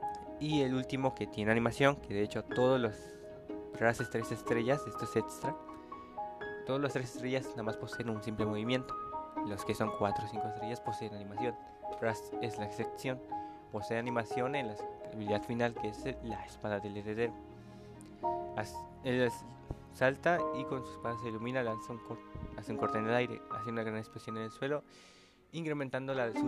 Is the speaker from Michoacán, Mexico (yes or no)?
no; Orizaba, Veracruz, Mexico; de Orizaba. De Orizaba, nuestro querido pueblo mágico.